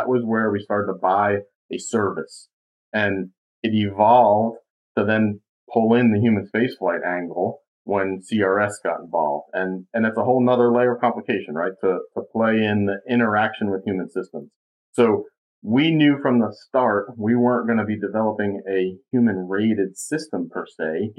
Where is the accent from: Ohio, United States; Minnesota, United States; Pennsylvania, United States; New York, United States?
New York, United States; I'm a New Yorker born and raised, so I tend to keep running on.